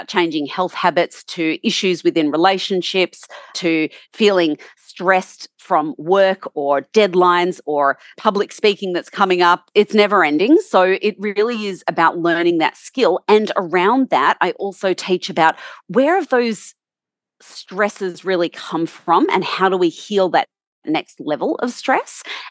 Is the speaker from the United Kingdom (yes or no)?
no; Australia; So that's tap-in.com.au because I'm Australian.